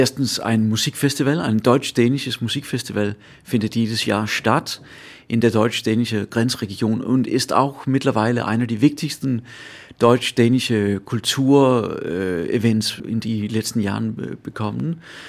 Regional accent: Southern Denmark, Denmark; Ich komme selber aus Fünen, also der Insel nach, also neben Bayern.

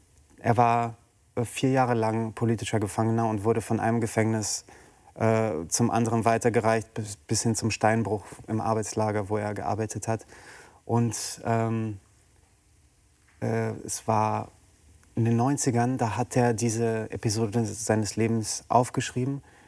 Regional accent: Târgu Mureș, Mureș County, Romania; now in Germany; Das sieht man in meiner Heimatstadt

